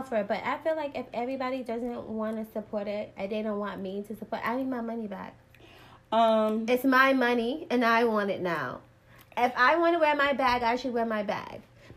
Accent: Jamaica; I'm not black, I'm Jamaican.

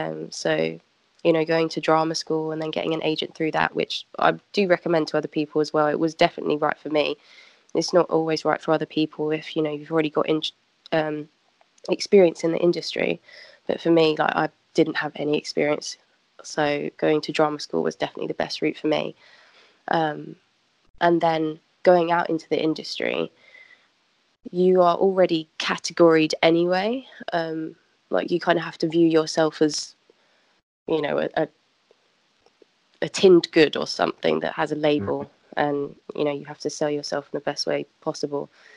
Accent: Sandhurst, South East England, United Kingdom; moved away as an adult; now in London, United Kingdom; as you've already said. I'm from Sandhurst, which is actually quite a small town outside of London. I grew up there my whole life, up until about age 20, and then I ended up moving to London to pursue my acting. And I've pretty much lived there ever since.

